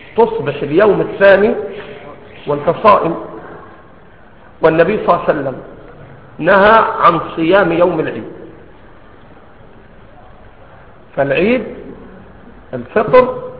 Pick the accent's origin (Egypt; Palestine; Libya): Egypt; إحنا عندنا في مصر